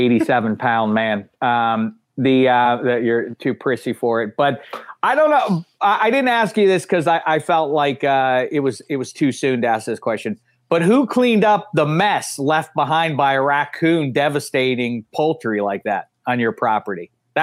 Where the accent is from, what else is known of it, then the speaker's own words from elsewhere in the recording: Pittsburgh, Pennsylvania, United States; also born or lived in Chicago; now in Los Angeles, United States; I grew up in Pittsburgh. Then I lived in Chicago. Now I'm in L.A., went to Indiana University and all that.